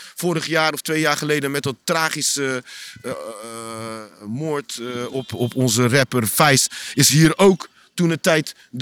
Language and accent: Dutch; Cape Verde; En wij zijn Kaapverdianen, komen van de Groene Kaap.